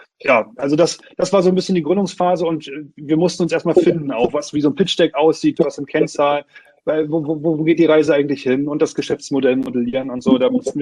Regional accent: Brandenburg, Germany; born there; bin 38 Jahre alt, gebürtig aus Brandenburg

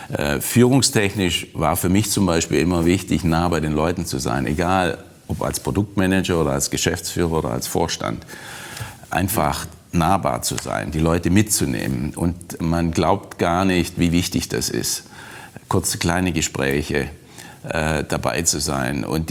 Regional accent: Germany; also born or lived in North America; als Deutsche

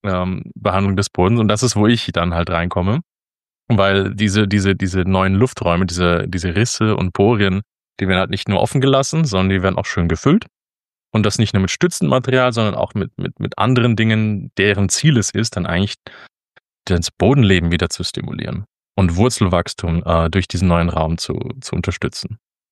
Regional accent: Austria; also born or lived in Germany; now in Netherlands; ich bin ganz wild gemischt. Also ursprünglich komme ich aus Österreich. Ich habe auch zwischendurch in Deutschland gelebt und jetzt lebe ich schon seit 10 Jahren in den Niederlanden. Also durchschnittlich könnte man mich schon in Deutschland platzieren.

